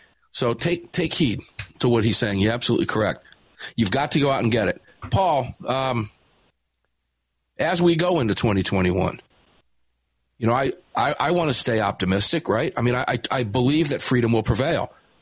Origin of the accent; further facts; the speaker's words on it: Tampa, Florida, United States; I know right where you recorded that in your studio in my hometown in Tampa, and I'm looking forward to seeing you. I'll be down in Florida in the next